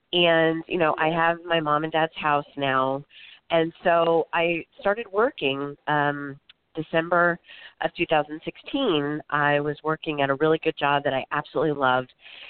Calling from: Florida, United States; I'm actually calling from Florida.

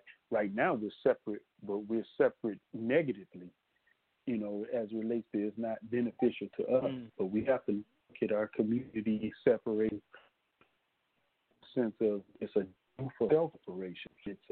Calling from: Detroit, Michigan, United States; I'm coming from Detroit, Michigan, myself.

